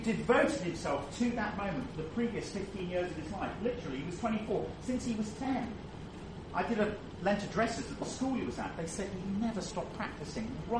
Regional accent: England, United Kingdom; as an Englishman

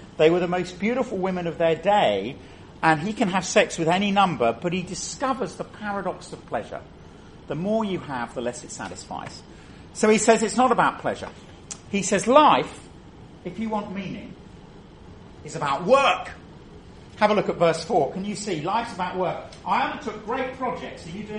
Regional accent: England, United Kingdom; as an Englishman

